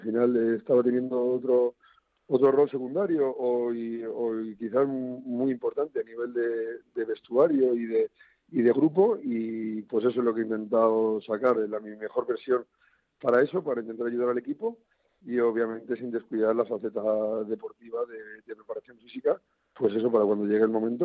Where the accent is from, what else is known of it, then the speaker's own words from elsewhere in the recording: Madrid, Community of Madrid, Spain; yo soy de Madrid